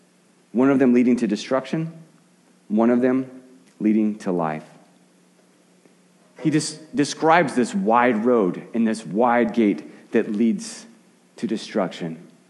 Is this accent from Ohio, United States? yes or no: no; Arizona, United States; growing up in Arizona, I grew up basically, the town I lived in was right on the Continental Divide.